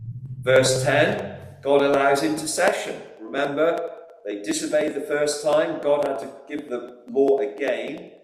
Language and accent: English; Sri Lanka; Like Pastor Mark, I'm from Sri Lanka.